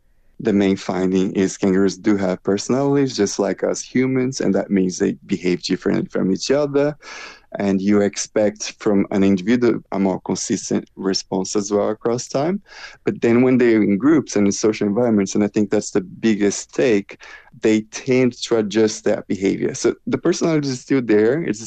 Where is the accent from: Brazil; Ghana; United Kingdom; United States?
Brazil; English is a second language; now in Australia; So I moved from Brazil and I came to Australia, and then here there were parts of my culture I started learning that I really loved, because I missed it so much